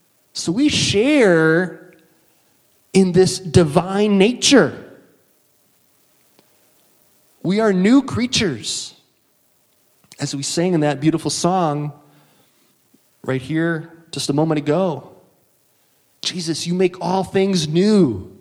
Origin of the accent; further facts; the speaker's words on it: Wisconsin, United States; I just got to say it because I'm from Wisconsin, so I'm claiming him too.